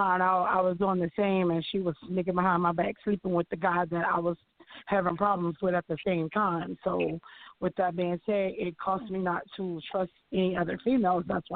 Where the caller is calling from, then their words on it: Texas, United States; Hi, Annie. … I'm calling from Texas.